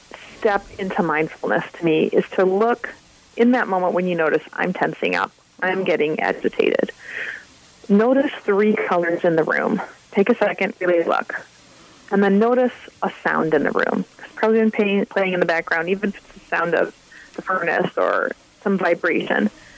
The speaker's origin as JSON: {"language": "English", "town": "Flint", "region": "Michigan", "country": "United States", "tie": "born or raised there", "said": "Well, I grew up in Flint, Michigan, and Flint, Michigan today is known for the fact that our city's water has been poisoned with lead"}